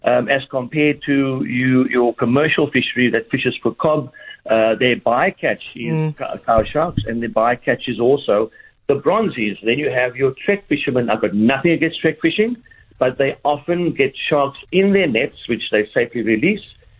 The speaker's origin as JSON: {"language": "English", "town": "Cape Town", "region": "Western Cape", "country": "South Africa", "tie": "born or raised there", "said": "And bear in mind, I grew up on Strandfontein Beach. You know, I fished there from young already."}